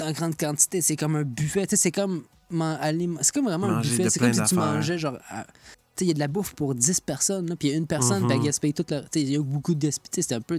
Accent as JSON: {"language": "French", "region": "Quebec", "country": "Canada", "accent": "Québécois", "said": "Mon accent québécois."}